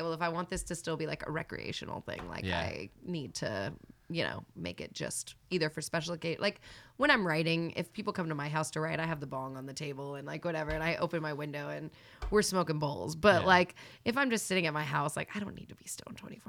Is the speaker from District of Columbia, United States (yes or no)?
no; Rancho Cucamonga, California, United States; I'm from Rancho Cucamonga, California.